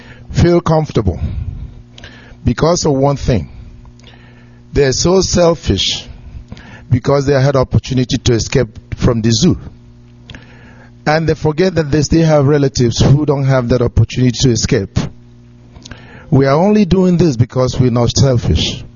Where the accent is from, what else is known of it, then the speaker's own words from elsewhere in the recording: Imo, Nigeria; I'm from Arundi Zog in Imo State, Biafra. I'm so happy to be one of the Biafrans